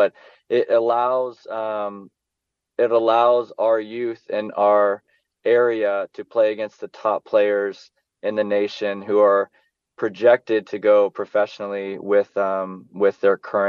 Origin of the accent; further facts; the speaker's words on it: Houston, Texas, United States; give them the opportunities that we had growing up in the Houston area.